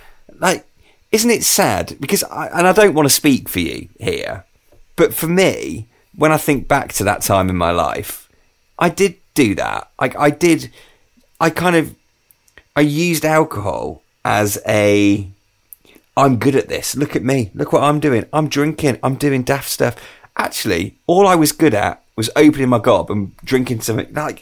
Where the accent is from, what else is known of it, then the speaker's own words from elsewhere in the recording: Midlands, United Kingdom; I'm from the Midlands.